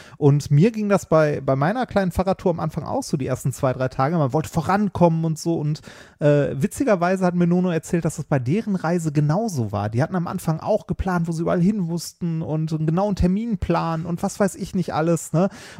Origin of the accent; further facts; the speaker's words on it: Essen, North Rhine-Westphalia, Germany; Und zwar selbst in Essen, wo ich aufgewachsen bin.